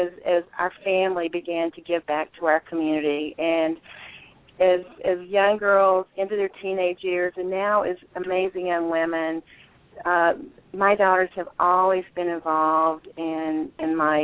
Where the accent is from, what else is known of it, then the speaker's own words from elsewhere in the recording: Southeast, United States; I grew up in the Southeast, and I grew up in a family of very, very modest means, so philanthropy wasn't really part of our daily lives.